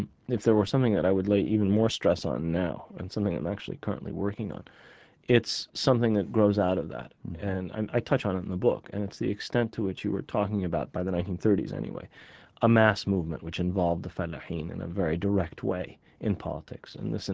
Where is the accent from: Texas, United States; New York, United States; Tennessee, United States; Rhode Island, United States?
New York, United States; New York City; I mean, I grew up in the United States at a time when, in New York City, at a time when you really couldn't say Palestine.